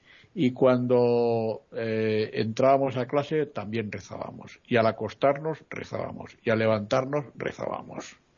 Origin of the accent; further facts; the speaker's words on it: Madrid, Community of Madrid, Spain; A mí me tuvo 11 años fuera de mi pueblo, yo soy de Madrid, y estuve 11 años fuera de mi pueblo.